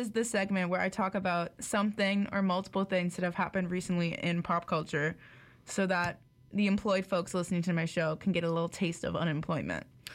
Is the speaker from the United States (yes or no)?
no; Canada; we're Canadian